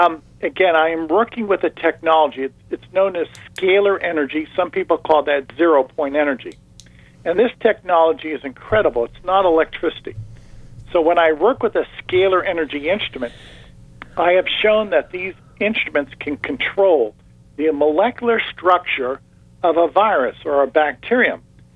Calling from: Bradenton, Florida, United States; I'm calling in from Bradenton, Florida.

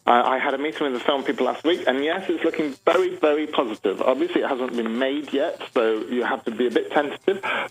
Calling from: England, United Kingdom; I'm calling all the way across the Atlantic from England, yes.

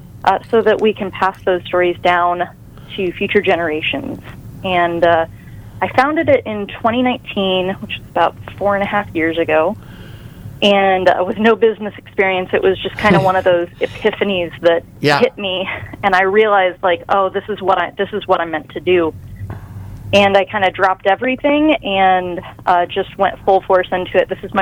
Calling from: Indianapolis, Indiana, United States; I'm calling in from Indianapolis, Indiana.

